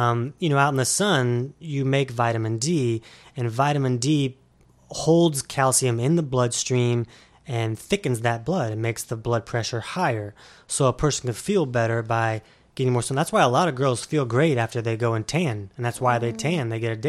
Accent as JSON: {"language": "English", "region": "Florida", "country": "United States", "said": "I'm from Florida."}